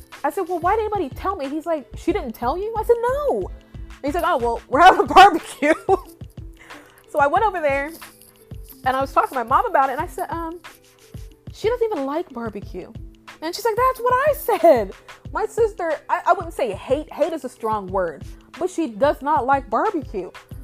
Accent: Indiana, United States; now I'm from Indiana. My mom is from Illinois.

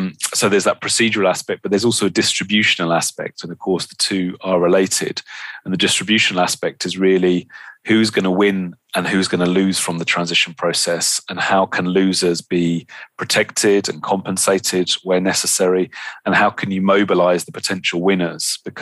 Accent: United Kingdom; in my home country in the UK

